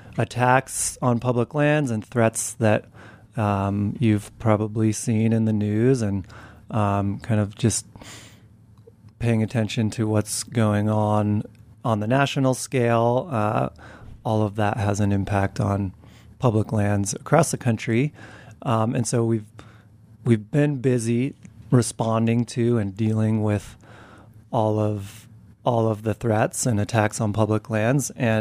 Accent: Glenwood Springs, Colorado, United States; I grew up here in the Valley in Glenwood, and my dad got me into camping at a young age

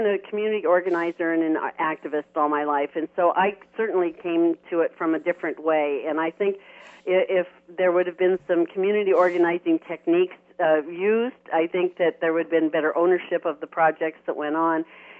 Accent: United States; But in my opinion, and being an American taxpayer, I was looking and evaluating the last 10 years of projects

